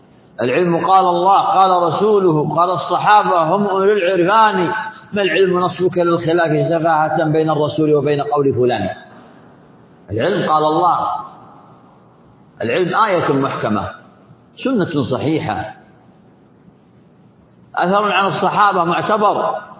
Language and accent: Arabic; Saudi Arabia; حنا في بلادنا المملكة العربية السعودية